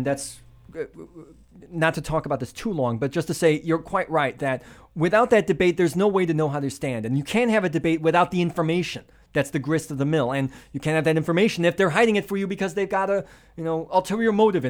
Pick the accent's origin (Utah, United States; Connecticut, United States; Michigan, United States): Michigan, United States; A little bit of background. I'm from Michigan.